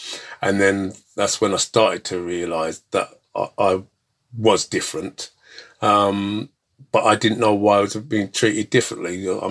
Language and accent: English; London, United Kingdom; I grew up in North London, Highgate. I initially was born in a place called Barber Street, which is Caledonian Road, which is behind Pentonville Prison.